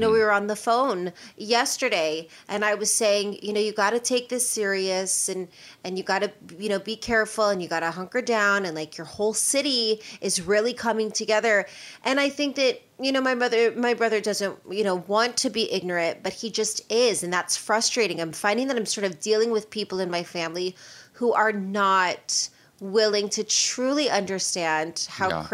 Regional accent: Las Vegas, Nevada, United States; I'm from Vegas, so I felt a little bit personally connected to what he was talking about.

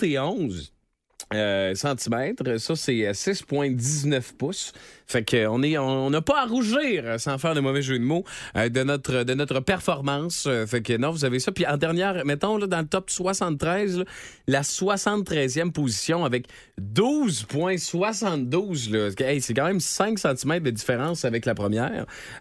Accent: Canada; Je vais vous vanter, mais moi, je suis Canadien. Je suis Canadien

